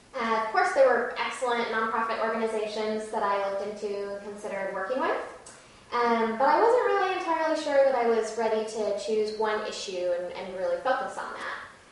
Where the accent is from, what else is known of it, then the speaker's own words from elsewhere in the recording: Seattle, Washington, United States; I grew up in Seattle in a family of political advisors, activists, professors, and public school teachers.